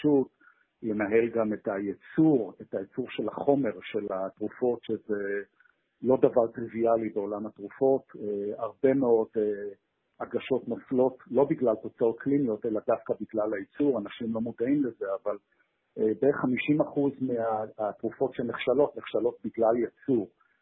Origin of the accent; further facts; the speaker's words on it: Jerusalem, Jerusalem District, Israel; also born or lived in United States; אני בן 57, גדלתי בירושלים, וחלק מהזמן גם היינו בשליחות בארצות הברית, אז יש לי גם רקע אמריקאי כזה, לא מבוטל.